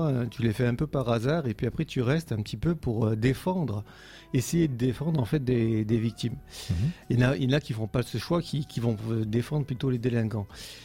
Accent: Nîmes, Occitanie, France; Moi, je suis presque un local. Je viens de Nîmes.

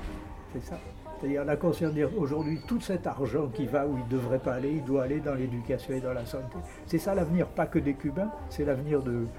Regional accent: France; En tant que Français

